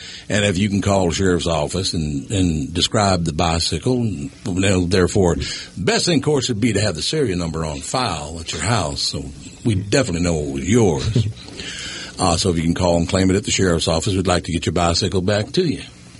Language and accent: English; Minnesota, United States; Now, I'm from Minnesota. I don't know anybody in the city of Jacksonville, Florida.